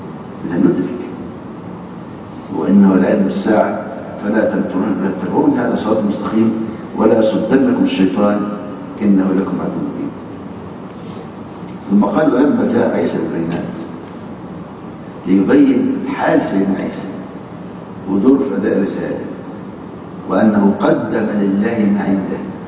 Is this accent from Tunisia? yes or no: no; Upper Egypt, Egypt; وأنا في طفولتي أو بداية عمري في 65 أو 64 كنت سني يعني 10 أو 12 سنة واحد عندنا في الصعيد